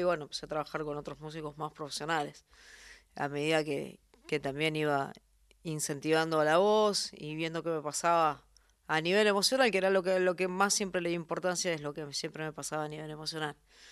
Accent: Lomas del Mirador, Buenos Aires Province, Argentina; Yo nací en Lomas del Mirador, en La Matanza.

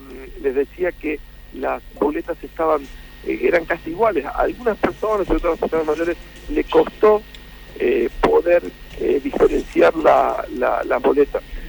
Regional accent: Córdoba, Argentina; born there; also born or lived in La Plata; mi origen, yo soy nacido en Córdoba, egresé de médico en la Universidad Nacional de Córdoba, si bien me doctoré después en La Plata

